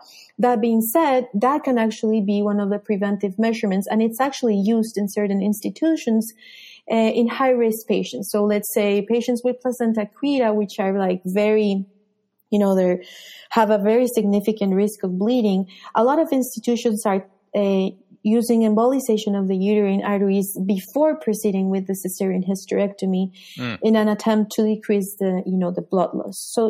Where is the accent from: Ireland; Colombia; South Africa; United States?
Colombia; So, you know, I'm from Colombia, and Colombia unfortunately has a really bad reputation